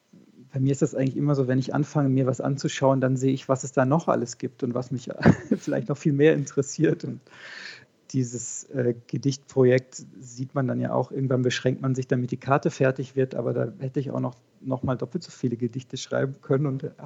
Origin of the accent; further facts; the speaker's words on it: North Rhine-Westphalia, Germany; in Nordrhein-Westfalen, in Ostwestfalen, wo ich aufgewachsen bin.